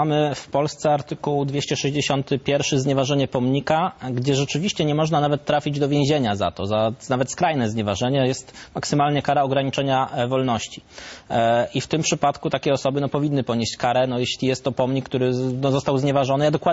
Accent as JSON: {"language": "Polish", "town": "Szczecin", "region": "West Pomeranian Voivodeship", "country": "Poland", "said": "Ja jestem ze Szczecina, odwołam się do Szczecina, są w sumie trochę podobne miasta."}